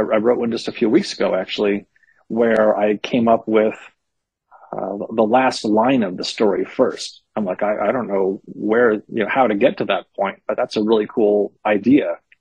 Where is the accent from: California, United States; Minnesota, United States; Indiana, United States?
California, United States; Berkeley; I was growing up in Berkeley in the 70s and 80s